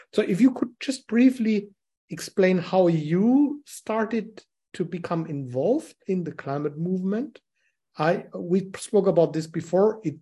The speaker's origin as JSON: {"language": "English", "town": "Bonn", "region": "North Rhine-Westphalia", "country": "Germany", "tie": "born or raised there", "said": "in my hometown in Bonn"}